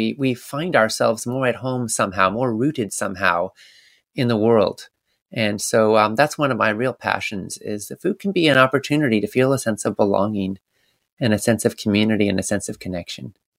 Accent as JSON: {"language": "English", "country": "Canada", "tie": "born or raised there", "said": "I was born in Canada and I lived up there"}